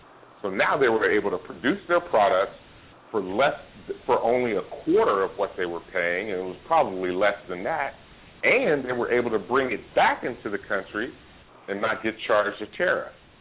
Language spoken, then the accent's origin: English; California, United States; now in Georgia, United States; When I moved to Georgia in 2002, I'm from California. I grew up with Mexicans.